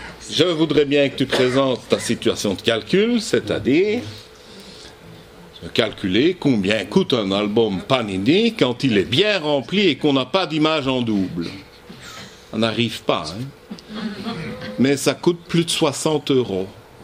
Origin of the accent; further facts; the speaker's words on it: Belgium; Chez nous en Belgique, on a le journal des enfants